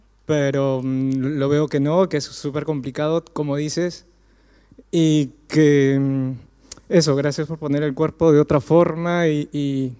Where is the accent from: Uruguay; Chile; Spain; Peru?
Peru; porque yo también vengo de Perú, que en Perú y en Sudamérica lo generalizo